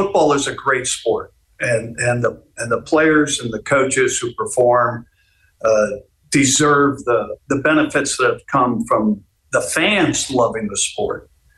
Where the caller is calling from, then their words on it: Newport Beach, California, United States; I'm coming from Newport Beach, California.